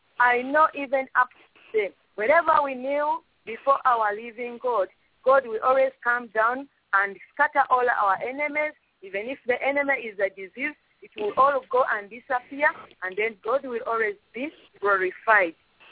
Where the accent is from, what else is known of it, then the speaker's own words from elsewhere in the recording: Uganda; from Uganda.